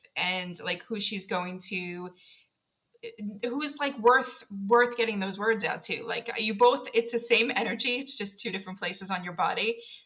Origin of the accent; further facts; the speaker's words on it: Queens, New York, United States; So I'm from Queens, New York as well.